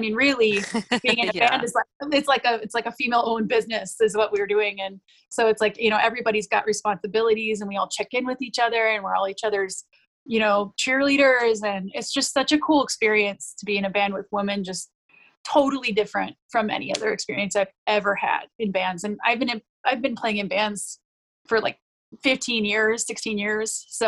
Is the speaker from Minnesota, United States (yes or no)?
yes; Minneapolis, Minnesota, United States; And I'm from Minneapolis, which is a little bit more populated.